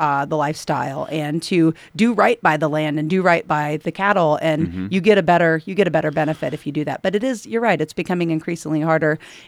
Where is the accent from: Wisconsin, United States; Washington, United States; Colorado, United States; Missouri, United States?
Missouri, United States; Well, you're safe with me because I'm from Missouri.